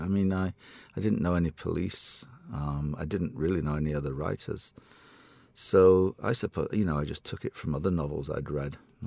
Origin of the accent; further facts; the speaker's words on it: Leeds, Yorkshire and the Humber, United Kingdom; moved away as an adult; No, I was born in Leeds, and I grew up in Leeds. So I didn't go to Canada until my mid-20s for graduate studies.